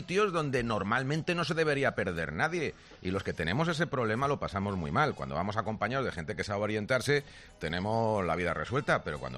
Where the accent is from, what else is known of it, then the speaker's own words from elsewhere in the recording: Madrid, Community of Madrid, Spain; born there; siendo yo madrileño y de nacimiento.